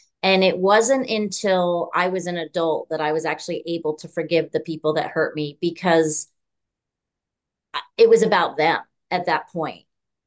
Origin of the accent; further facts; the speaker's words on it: New Jersey, United States; Well, I grew up in New Jersey with two parents who, let's just say it was a volatile relationship.